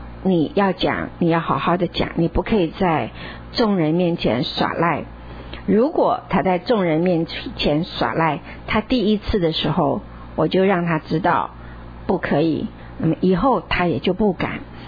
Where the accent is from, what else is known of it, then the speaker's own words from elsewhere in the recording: China; 所以我们不用按照我们中国人说天下无不是之父母，我反对这句话